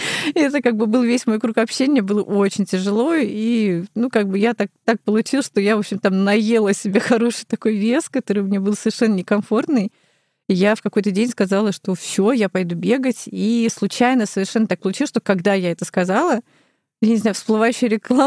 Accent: Moscow, Russia; born there; also born or lived in Saint Petersburg; Не, наоборот, я родилась в Москве.

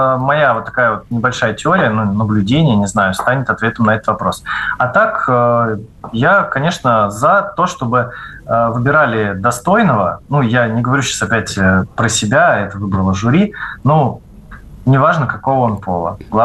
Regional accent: Moscow Oblast, Russia; я из Подмосковья

